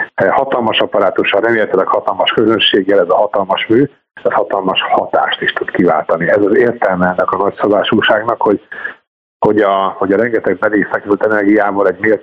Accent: Veszprém, Veszprém County, Hungary; born there; nem csak azért, mert ott születtem, illetve hogy magam is jártam egyik helyi énekkarba, sőt a szüleim egy helyi másik énekkarban is

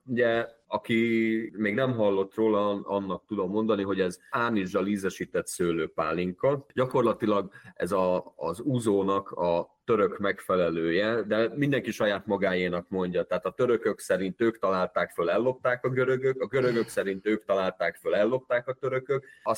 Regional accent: Hungary; magyarok vagyunk

